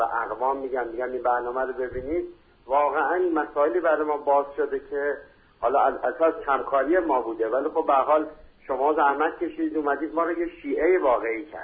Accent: Iran; حالا این پیام من به عنوان یک ایرانی به یک ایرانیه

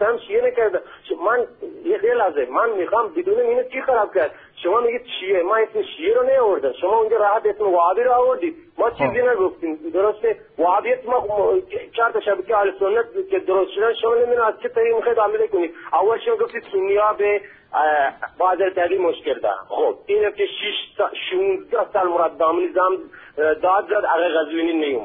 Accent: Sistan and Baluchestan, Iran; من خودم بچه بلوچم اینجا در واقع دارم کار میکنم

